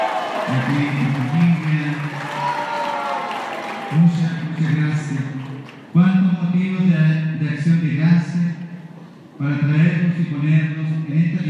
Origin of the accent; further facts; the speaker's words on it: Puerto Domínguez, Araucanía, Chile; del sur de nuestro país, de Puerto Domínguez, mi tierra natal